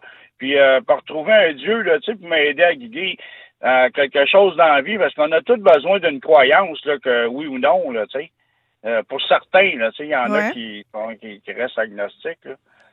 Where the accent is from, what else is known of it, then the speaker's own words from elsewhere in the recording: Sainte-Dorothée, Quebec, Canada; fils de cultivateur, puis je me souviens dans le temps qu'il y avait des immigrants là qui venaient chez nous à Sainte-Dorothée, des Italiens, des Grecs, des Chinois.